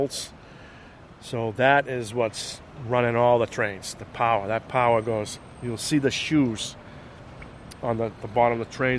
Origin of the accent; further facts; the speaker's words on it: Revere, Massachusetts, United States; I grew up in Revere on a dead-end street, and there was tracks on the other side.